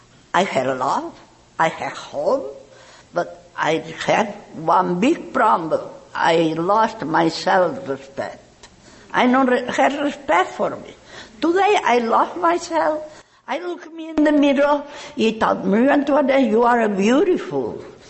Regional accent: Palma de Mallorca, Balearic Islands, Spain; English is a second language; I'm from Palma de Mallorca, Spain.

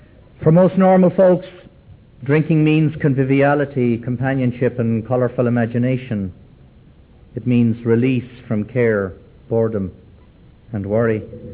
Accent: Dublin, Leinster, Ireland; moved away as an adult; now in New Orleans, United States; I was born and dragged up in Dublin, Ireland. That's my hometown. A came over here to the United States, to the city of New Orleans in 1971, 25 years ago.

